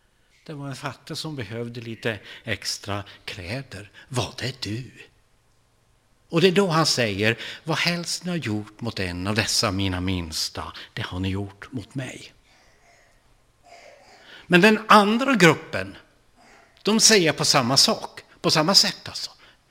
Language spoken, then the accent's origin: Swedish; Vilhelmina, Västerbotten County, Sweden; born there; Jag nämnde igår att jag är född uppe i Vilhelmina.